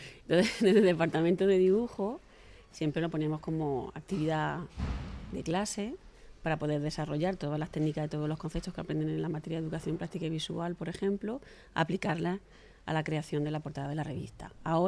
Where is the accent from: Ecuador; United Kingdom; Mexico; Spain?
Spain; Calasparra, Region of Murcia; Soy de Calasparra y he estudiado en el IES Emilio Pérez Piñero.